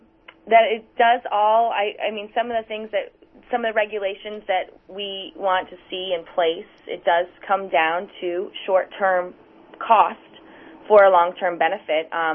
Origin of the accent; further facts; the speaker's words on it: Maine, United States; I'm absolutely for eating seafood. I grew up in Maine and I love it.